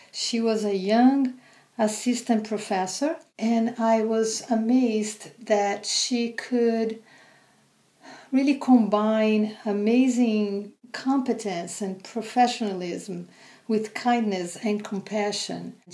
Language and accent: English; Brazil; growing up in Brazil, where I'm from, during a time of extraordinary changes and a very fast pace of environmental degradation.